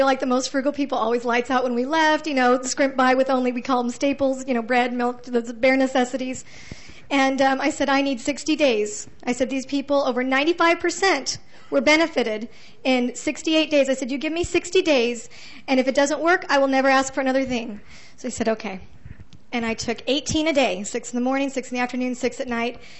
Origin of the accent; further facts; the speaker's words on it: Katy, Texas, United States; I'm from Katy, Texas, and right outside of Houston.